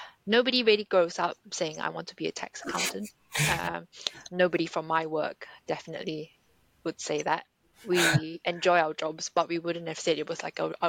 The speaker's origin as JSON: {"language": "English", "country": "Singapore", "tie": "born or raised there", "said": "I grew up in Singapore"}